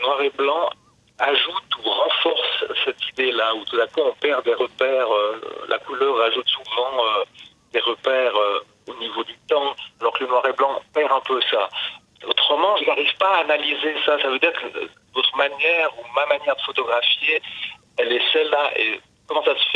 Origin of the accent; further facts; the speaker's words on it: Valais, Switzerland; Moi, je viens de la région du Valais. Oui. Donc, moi, je viens où le Rhône prend sa source.